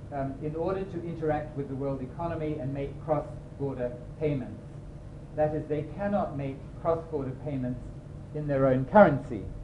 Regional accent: New Zealand; In fact, I'm a New Zealander

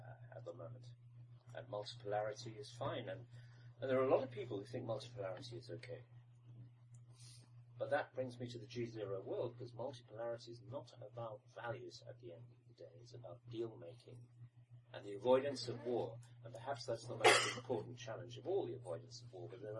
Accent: United Kingdom; But of course, being British, I thought that a European history textbook is probably not the way to actually tell that story.

